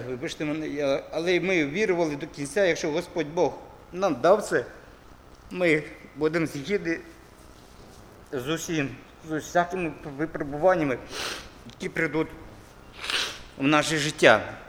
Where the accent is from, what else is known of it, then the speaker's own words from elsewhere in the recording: Volyn Oblast, Ukraine; вони з Дніпра, я з Волині